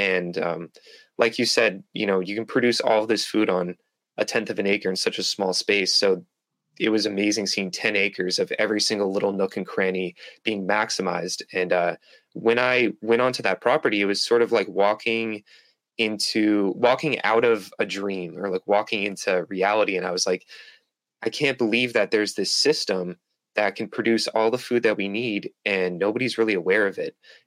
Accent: Massachusetts, United States; I'm from north of Boston.

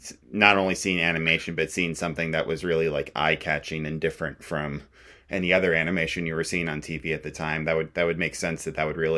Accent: Washington, United States; especially growing up in Washington, was like first seeing

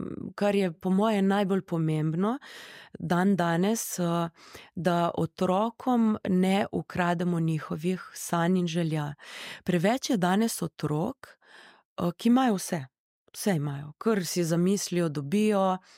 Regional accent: Koper, Coastal–Karst, Slovenia; born there; Meni se je zgodilo to v mojem rojstnem kraju. Jaz sploh nisem rabila nikam oriti.

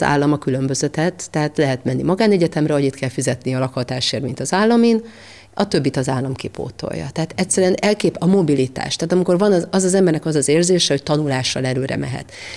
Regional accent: Hungary; én is magyarként voltam jelen a tájvaniak életében

